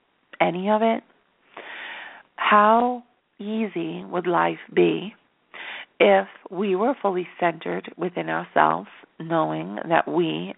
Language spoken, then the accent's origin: English; New York City, New York, United States; and I am a New Yorker. I lived inside Manhattan for years upon years, never dreamt I would be anything but a New Yorker.